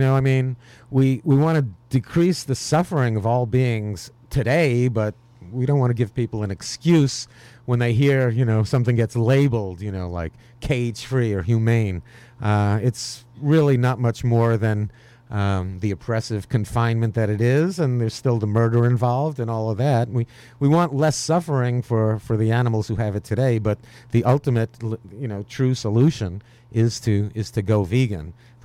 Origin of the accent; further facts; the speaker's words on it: New York City, New York, United States; Ah, my hometown. I'm finally on the radio in my hometown, New York City.